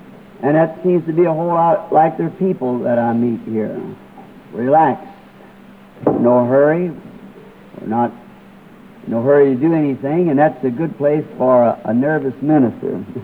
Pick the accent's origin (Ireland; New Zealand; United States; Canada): Ireland; and I was there as an Irishman.